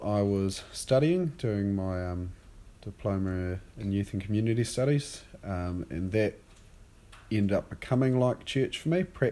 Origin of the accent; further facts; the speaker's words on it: Ireland; Growing up in Ireland, I would have been there since probably about, I don't know, 6, 7, 8, something like that. So fairly young.